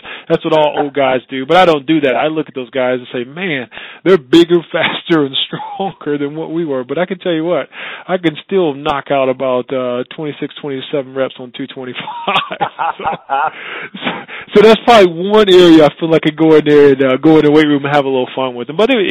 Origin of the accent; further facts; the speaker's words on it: Terre Haute, Indiana, United States; And you know, I come from Terre Haute, Indiana. I came from the projects. You know, it's not government housing.